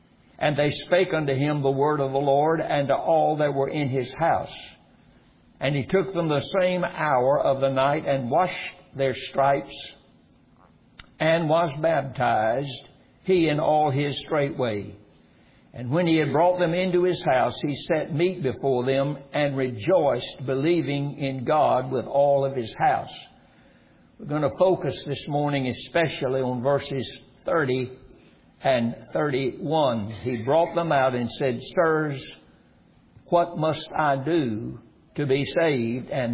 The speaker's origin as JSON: {"language": "English", "town": "Roxboro", "region": "North Carolina", "country": "United States", "tie": "born or raised there", "said": "I was brought up in Roxboro, North Carolina for the first 20 years of my life. Brought up as a kid, as a child, on the railroad banks of Norfolk and Western Railroad Company."}